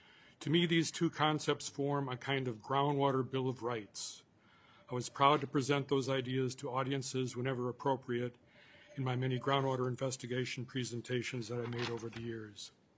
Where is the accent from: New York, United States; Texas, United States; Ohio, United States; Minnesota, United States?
Minnesota, United States; learned some very encouraging things about my home state. Minnesota is a riparian rights state.